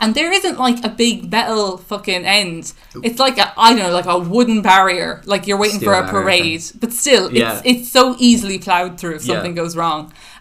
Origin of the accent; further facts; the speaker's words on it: Ireland; accent: Irish; now in United States; I still have my Irish accent, but I've lived in America for quite a while.